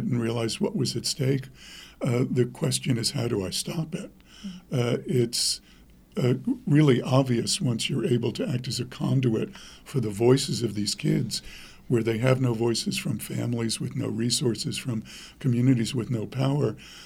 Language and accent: English; New York, United States; I grew up in New York, so I'm relentless when it comes to doing something like this